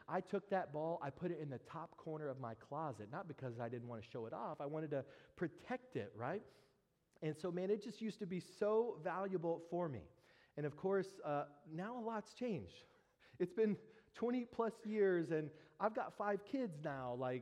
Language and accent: English; Dallas, Texas, United States; Now, I grew up in the Dallas, Texas area, which means the Dallas kind of sports teams are my teams.